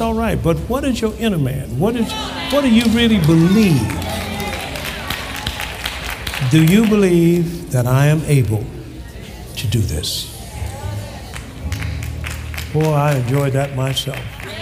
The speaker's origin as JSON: {"language": "English", "region": "Mississippi", "country": "United States", "tie": "born there", "said": "Well, I was born down in Mississippi."}